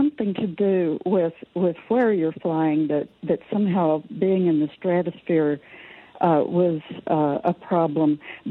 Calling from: Vancouver, Washington, United States; I am from Vancouver, Washington.

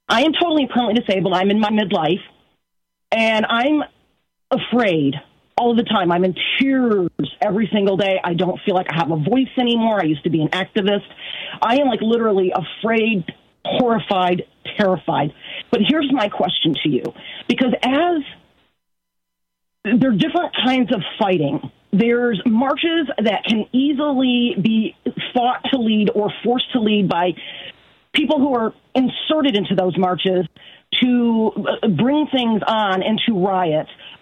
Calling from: Michigan, United States; I'm calling from mid-north Michigan

